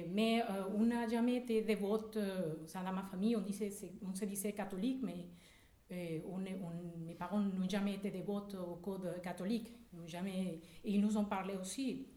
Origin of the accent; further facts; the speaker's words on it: Caracas, Capital District, Venezuela; French is a second language; je suis vénézuélienne, je suis née au Venezuela, la capitale, Caracas. Et mes parents sont au Venezuela, ils habitent là.